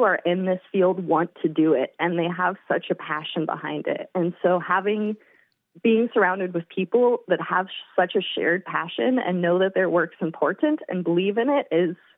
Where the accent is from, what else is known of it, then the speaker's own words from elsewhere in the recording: Redding, California, United States; I grew up here in Redding, California.